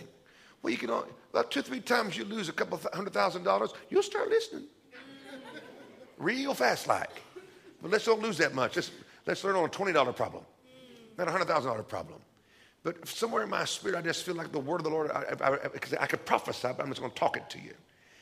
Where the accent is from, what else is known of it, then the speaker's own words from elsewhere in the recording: Midwest, United States; I was raised in the Midwest of America where men are in charge.